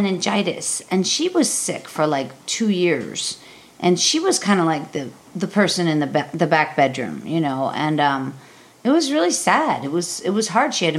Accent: Pittsburgh, Pennsylvania, United States; That's funny. I'm from Pittsburgh, you know, and I know it's a very long state.

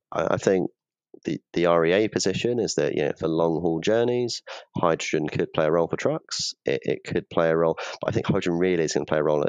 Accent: Iver, South East England, United Kingdom; also born or lived in Uxbridge; So I grew up around just outside of Slough in a village called Iver.

